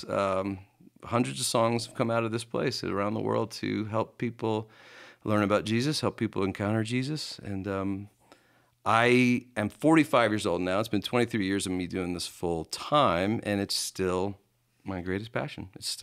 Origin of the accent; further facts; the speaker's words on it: New Jersey, United States; And I grew up in New Jersey. It's like the biggest church is 200 people, and you had three people on staff.